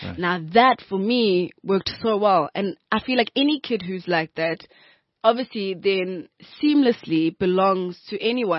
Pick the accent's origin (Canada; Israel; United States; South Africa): South Africa; Durban, KwaZulu-Natal; I'm from Durban North.